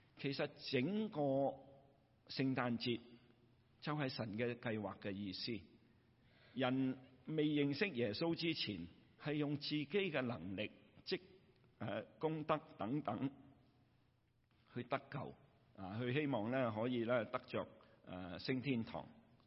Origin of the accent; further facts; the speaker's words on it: China; 我们中国人有一句说话叫做叶公好龙